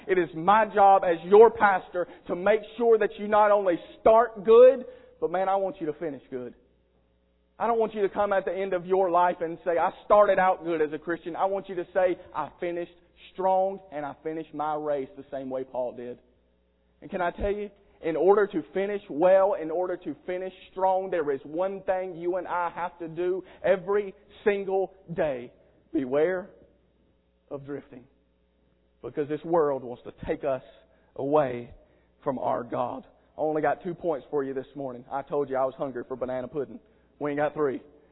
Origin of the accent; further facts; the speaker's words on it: South Carolina, United States; We're from South Carolina. We was redneck. We wasn't afraid to show it.